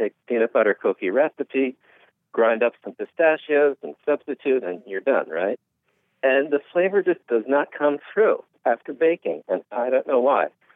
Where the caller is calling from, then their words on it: Pennsylvania, United States; I'm calling from, well, I'm near Philadelphia right now.